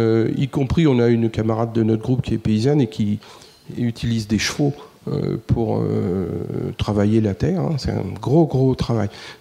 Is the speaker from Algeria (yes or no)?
no; Île-de-France, France; quand j'étais petit, j'habitais en Brie, et il y avait une ferme à côté de chez moi